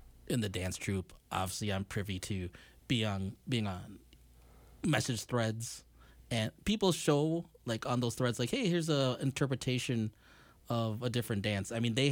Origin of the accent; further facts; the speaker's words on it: Minnesota, United States; I think we as Minnesotan Filipinos are eclectic as it is.